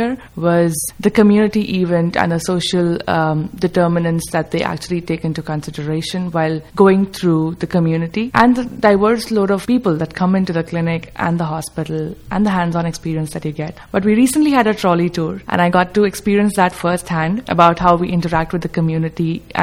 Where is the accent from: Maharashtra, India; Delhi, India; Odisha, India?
Maharashtra, India; Mumbai; now in United States; I'm born and raised in Mumbai, India. And that's where I've been for 25 years, 26 years of my life.